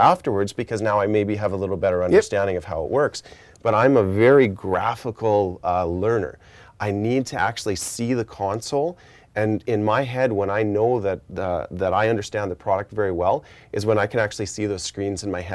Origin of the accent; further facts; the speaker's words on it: Western Canada, Canada; So I grew up in Western Canada. And so there wasn't a testing center that was actually in my hometown.